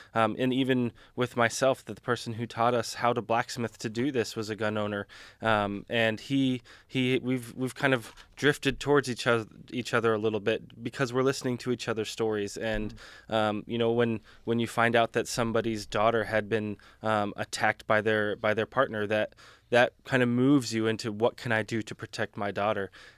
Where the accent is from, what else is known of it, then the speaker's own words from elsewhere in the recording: Colorado, United States; And I come from Colorado, where a red flag or extreme risk law was just passed in my county.